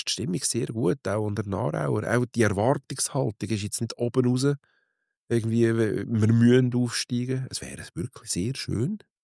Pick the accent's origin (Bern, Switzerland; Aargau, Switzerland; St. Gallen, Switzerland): Aargau, Switzerland; muss man jetzt als Aargauer fast sagen